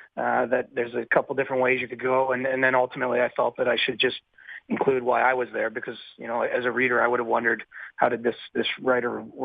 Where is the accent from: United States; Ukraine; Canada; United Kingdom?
Canada; as a Canadian, I don't often sing the Star Spangled Banner out loud at any point.